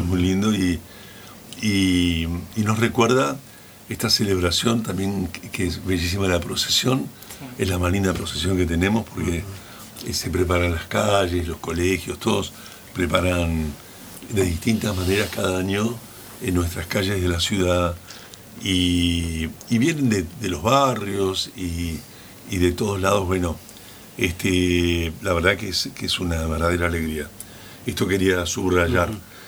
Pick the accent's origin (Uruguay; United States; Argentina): Argentina; Santa Fe; cuando yo vine del norte de Santa Fe, allá para poder mantener la soja tenía que tener 200 hectáreas para arriba para poder vivir.